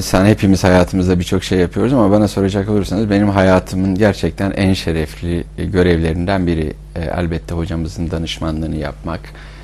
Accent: Balıkesir, Turkey; born there; moved away as an adult; now in Ankara, Turkey; 1969 Balıkesir doğumluyum. Üniversite eğitimi için Ankara'ya geldim.

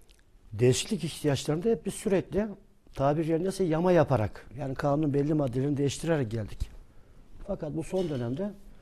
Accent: Barbaros, Tekirdağ, Turkey; Biz Kepirtepe mezunuyuz. Trakyalıyım yani ben. Aslen Tekirdağlıyım. Barbarosluyum.

